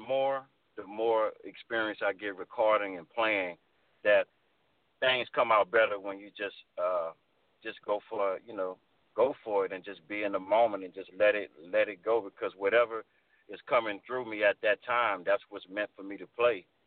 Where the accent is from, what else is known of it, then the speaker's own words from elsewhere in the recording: New Orleans, Louisiana, United States; Maestro, you know, came about when I was growing up in New Orleans.